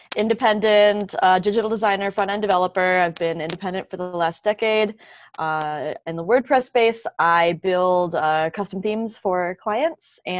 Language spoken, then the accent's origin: English; Minneapolis, Minnesota, United States; In fact, we just wrapped up WordCamp Minneapolis, my hometown WordCamp, this past weekend.